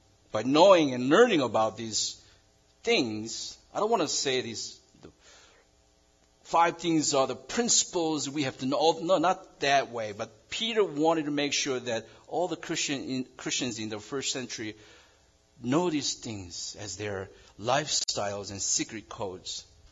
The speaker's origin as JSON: {"language": "English", "country": "South Korea", "tie": "born or raised there", "said": "For your information, I was born and raised in South Korea, not North."}